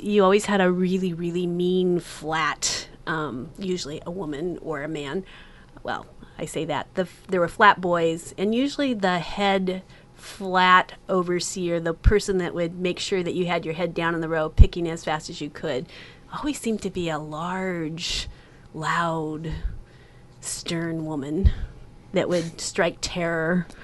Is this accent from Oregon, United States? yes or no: yes; Oregon, United States; And I grew up in Western Washington County, and we had a home in Banks, Oregon, which is rural Washington County.